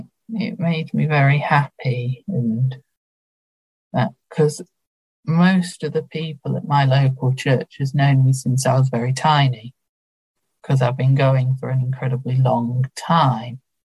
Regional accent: York, Yorkshire and the Humber, United Kingdom; I am from York.

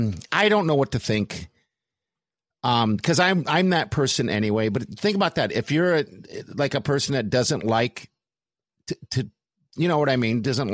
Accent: Germany; So I grew up in Germany and we used, you know, U.S. currency

